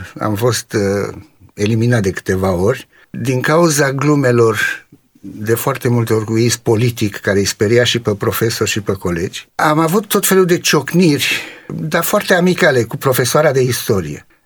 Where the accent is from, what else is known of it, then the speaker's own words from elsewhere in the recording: Romania; born there; also born or lived in Israel; now in England; familie de evrei, tata s-a născut la Soroca în Basarabia, mama la Bacău, eu m-am născut în România, după aceea am emigrat în Israel și de acolo în Anglia.